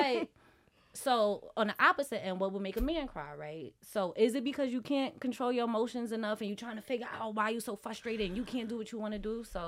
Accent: Harlem, New York, United States; I'm from Harlem and I don't want to leave.

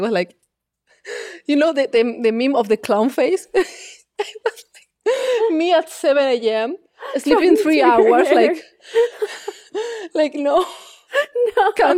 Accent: Zaragoza, Aragon, Spain; Honestly, it was really difficult because, I mean, in Spain, the cosplay is really small.

